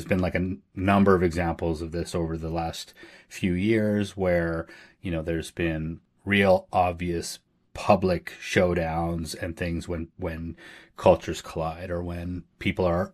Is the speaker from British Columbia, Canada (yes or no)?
no; Manitoba, Canada; or just Northern Manitoba, actually.